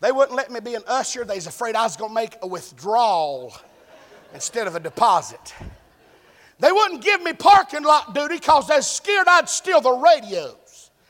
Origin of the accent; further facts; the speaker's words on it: the South, United States; Fried green tomato. I'm from the South. I gotta go inside here.